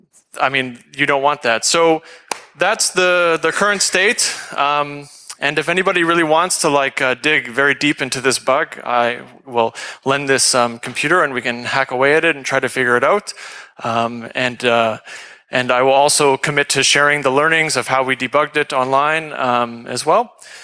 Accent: Canada

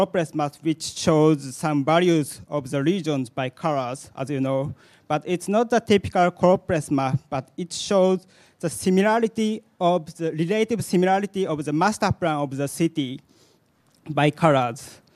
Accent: Japan; English is a second language; and I'm from Japan.

